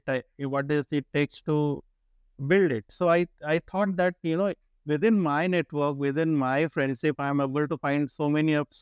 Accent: Kolkata, West Bengal, India; kept me glued in India, especially in my hometown in Calcutta, that, I will stay here and I will do for the city of mine

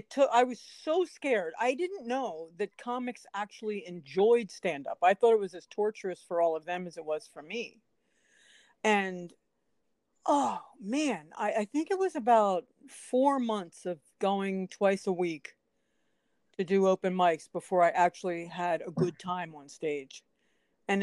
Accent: Philadelphia, Pennsylvania, United States; Sometimes for me, being an Irish girl from Philadelphia, in Philly, I cut up guys.

